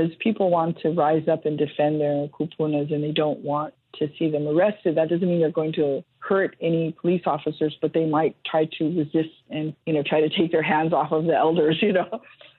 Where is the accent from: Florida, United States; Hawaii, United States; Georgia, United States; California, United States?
Hawaii, United States; because just being Hawaiian is political